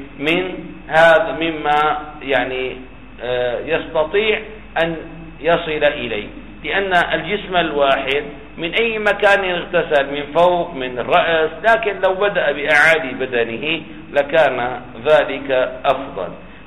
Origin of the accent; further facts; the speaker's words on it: Damascus, Damascus Governorate, Syria; والله عندنا في دمشق 25 أو مجانا